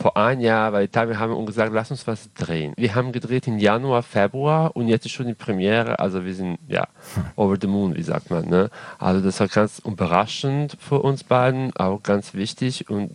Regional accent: Serbia; first language Serbo-Croatian; German is a second language

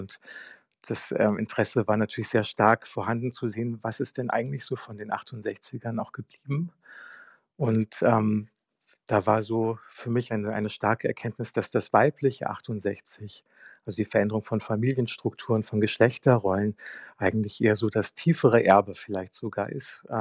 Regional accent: Heusenstamm, Hesse, Germany; also Frankfurt, Offenbach, Heusenstamm, wo ich aufgewachsen bin

